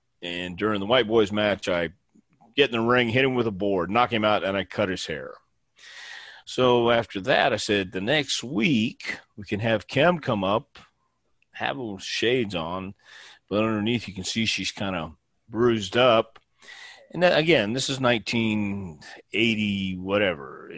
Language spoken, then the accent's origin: English; El Paso, Texas, United States; Well, again, I grew up in El Paso, and as a kid, we watched a black and white TV from El Paso Championship Wrestling in the afternoon.